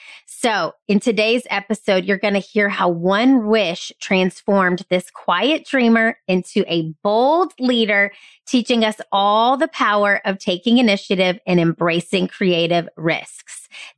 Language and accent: English; Charleston, South Carolina, United States; I am currently a member of the Wish Society in my hometown here of Charleston, South Carolina.